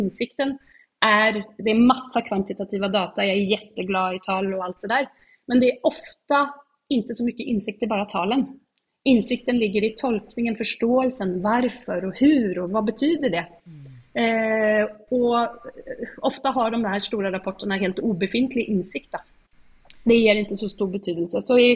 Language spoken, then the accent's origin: Swedish; Sweden; jag är svensk